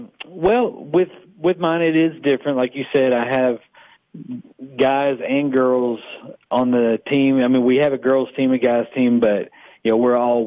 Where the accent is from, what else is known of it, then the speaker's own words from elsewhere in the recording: Sparta, Tennessee, United States; Well, I grew up in Sparta, Sparta native. I played tennis in high school.